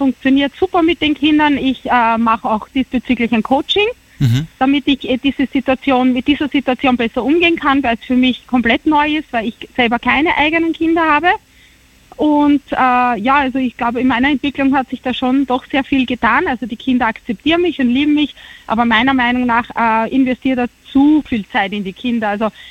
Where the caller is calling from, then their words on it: Styria, Austria; Ich bin aus der Steiermark.